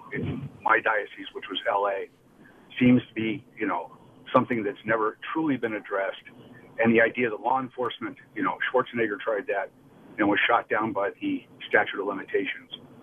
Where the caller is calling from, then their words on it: San Jose, California, United States; I'm calling from San Jose.